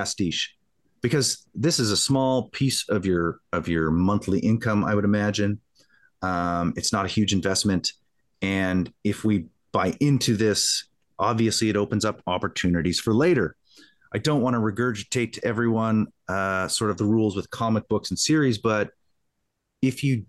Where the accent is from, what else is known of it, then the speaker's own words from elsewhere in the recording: Canada; I'm not coming from Canada to scrub the convention.